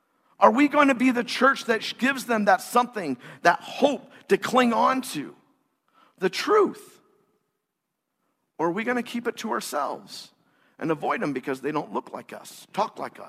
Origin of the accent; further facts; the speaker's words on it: Indiana, United States; So you don't end up over in California instead of just Indiana a couple hours away?